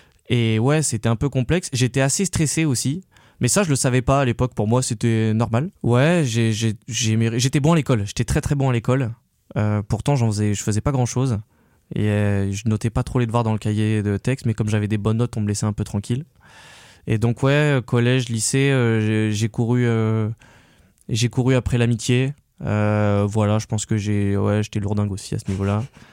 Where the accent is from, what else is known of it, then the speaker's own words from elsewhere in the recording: Grenoble, Auvergne-Rhône-Alpes, France; Donc moi déjà j'ai grandi à Grenoble dans une famille aimante